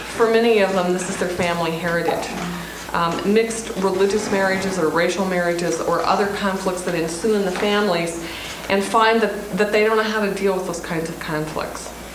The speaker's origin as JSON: {"language": "English", "region": "Montana", "country": "United States", "tie": "born or raised there", "said": "And having been born and raised in Montana, when I became engaged to my husband, I said, hell will freeze over before I'll ever live in South Dakota"}